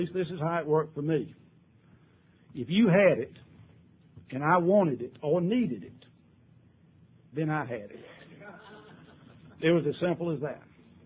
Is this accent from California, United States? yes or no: no; Georgia, United States; I said, well, I'm from Georgia. And God, they just howled, you know. They never had heard anybody talk regular like we talk.